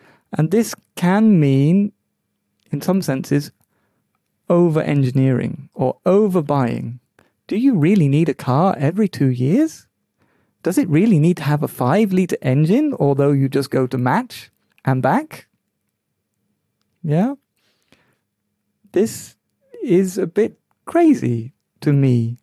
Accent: London, United Kingdom; I grew up in London where there were all races, all nationalities, and we all mixed along.

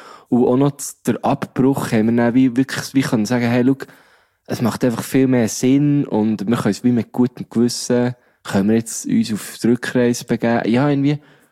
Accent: Thun, Bern, Switzerland; Und das, meine Heimatstadt. Wie schön.

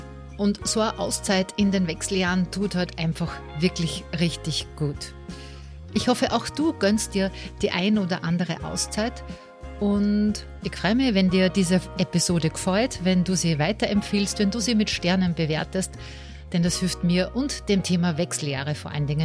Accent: Styria, Austria; bei uns in Österreich, in der herrlichen Steiermark

